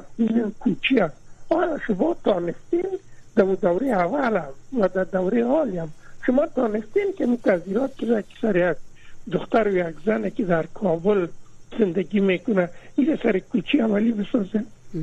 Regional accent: Afghanistan; چون خود ما جامعه افغانی هستیم

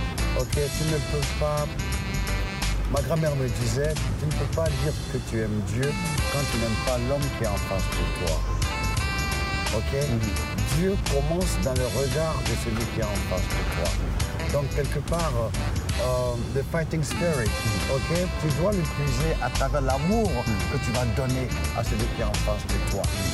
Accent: Côte d’Ivoire; je suis doublement honoré de pouvoir, en tant qu'Ivoirien et en tant que chanteur

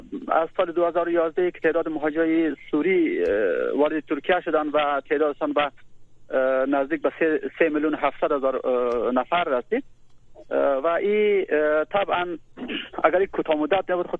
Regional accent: Afghanistan; now in Turkey; وقتی متوجه میشن که ما افغان هستیم

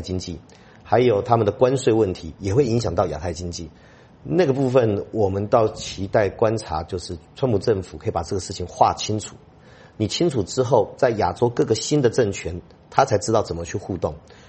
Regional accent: Taiwan; 我们台湾人

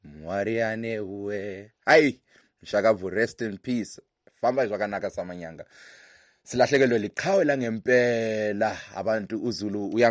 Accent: South Africa; I remember growing up, I grew up in South Africa, and so it was interesting to have people play music.

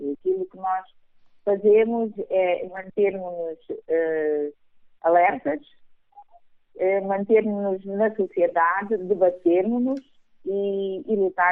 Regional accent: Benguela, Angola; also born or lived in Lobito; eu sou de Benguela, sim, morei alguns anos no Lobito

